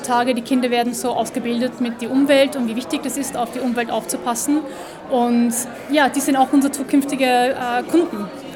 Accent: Australia; Hier in Australien, genau. Also mein Vater ist Österreicher, aber ich bin hier in Australien aufgewachsen.

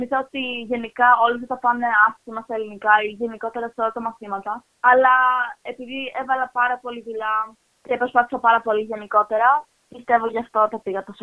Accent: Greece; απλά είμαι πάρα πολύ περήφανη που είμαι Ελληνίδα και ξέρω αυτή τη γλώσσα

